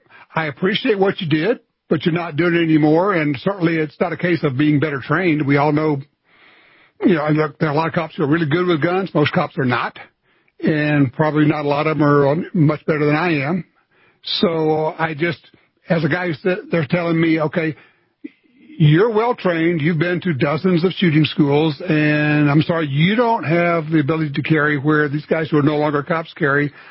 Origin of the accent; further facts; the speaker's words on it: Louisiana, United States; I'm from Louisiana.